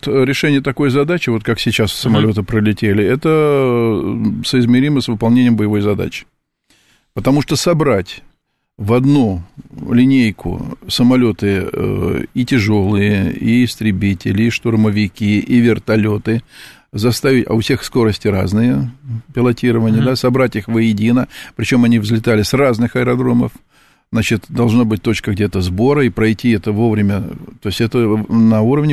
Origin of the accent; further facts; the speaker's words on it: Moscow, Russia; А я помню свое детство тоже в Тушине.